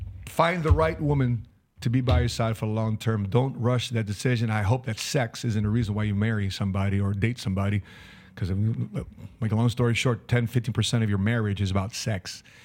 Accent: Philippines; Because I'm Filipino, I got to take my shoes off.

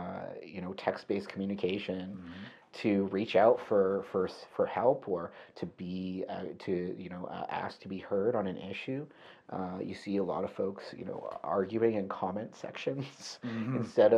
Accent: Thompson, Manitoba, Canada; growing up in Manitoba, I didn't experience a lot of anti-Semitism, actually. Not a lot at all. In fact, in Thompson, there were only two Jewish families

